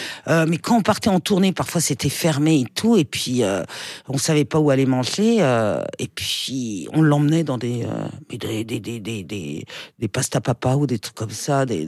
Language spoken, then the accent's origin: French; France; je suis une petite Française lambda